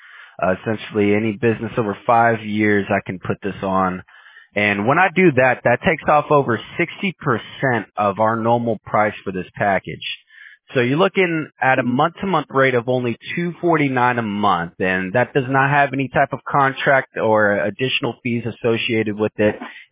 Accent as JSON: {"language": "English", "town": "Houston", "region": "Texas", "country": "United States", "tie": "born or raised there", "said": "I was born and raised in Houston, so I pretty much got all of Texas and this whole southern region. It's my whole stomping ground"}